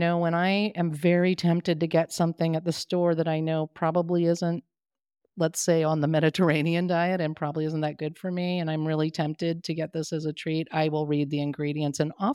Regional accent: United States; because, you know, we're American, we all love bacon.

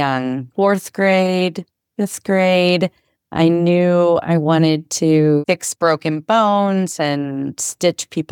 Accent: Roanoke, Indiana, United States; I moved back to the area. I'm originally from Roanoke and the Huntington area, and my mom lives in Akron, and I spent some time in Akron in my early 20s

